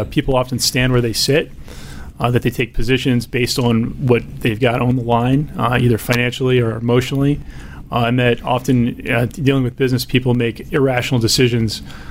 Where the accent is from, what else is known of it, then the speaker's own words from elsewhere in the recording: Pikesville, Maryland, United States; I grew up on the mean streets of Pikesville, Maryland.